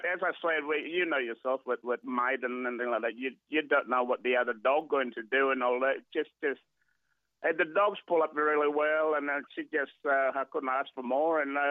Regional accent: Bali, Indonesia; English is a second language; moved away as an adult; now in Sydney, Australia; I come from Bali about 40 years ago.

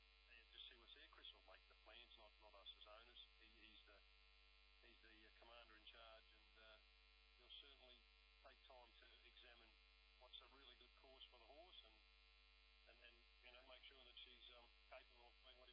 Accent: Brisbane, Queensland, Australia; you know, because I'm from Brisbane, but all over Queensland

